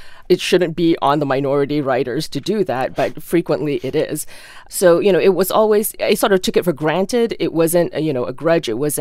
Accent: Malaysia; English is a second language; moved away as an adult; now in United States; You know, I grew up in Malaysia. I came over to the States when I was 18, and I've worked in TV for 16 years.

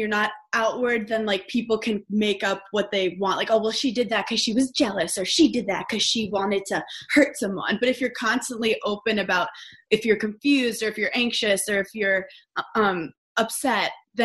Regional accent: New York City, New York, United States; But my life was spent like going out to Long Island. I'm from New York City.

